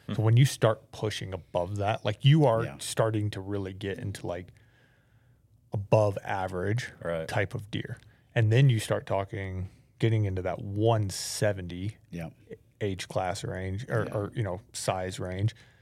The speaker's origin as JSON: {"language": "English", "region": "Florida", "country": "United States", "tie": "born or raised there", "also_born_or_lived": "Georgia", "said": "I mean, I grew up in Florida and hunted Florida all my life."}